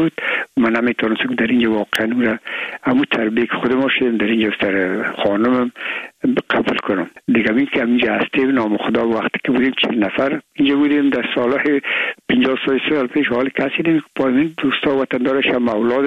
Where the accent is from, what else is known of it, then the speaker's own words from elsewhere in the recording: Afghanistan; من و بسیاریشان در این افغانستان تولد نشدن در یک کشور دیگه بودن و میگم ما افغان هستیم